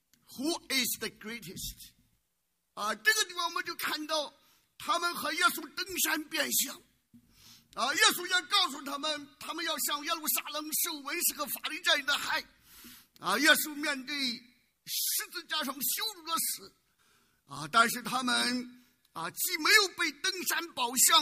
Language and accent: Chinese; China; 我们中国人常常讲雷霆大怒